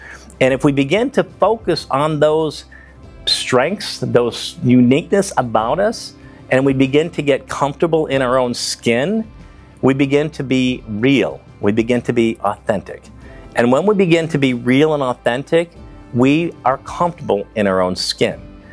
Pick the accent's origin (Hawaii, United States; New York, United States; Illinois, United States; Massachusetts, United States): Illinois, United States; Chicago; He was from Chicago. I'm from Chicago.